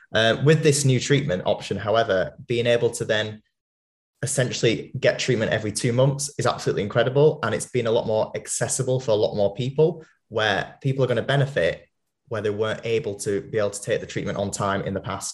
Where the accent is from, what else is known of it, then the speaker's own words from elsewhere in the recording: North West England, United Kingdom; growing up in Greater Manchester, where there is a lot of education about HIV and there's a lot of services available to support one another